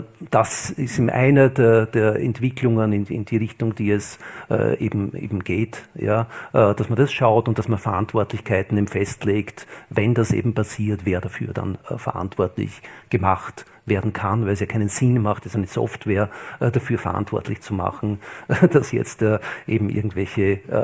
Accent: Austria; ich bin in Österreich aufgewachsen, da hat man gewissermaßen noch geglaubt.

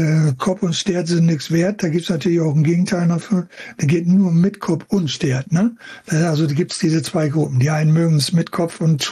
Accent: Kiel, Schleswig-Holstein, Germany; born there; Und ich bin in Kiel geboren

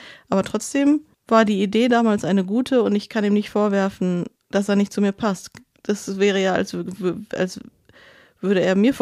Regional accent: North Rhine-Westphalia, Germany; moved away; für den ich meine Heimat Ruhrgebiet verlassen habe.

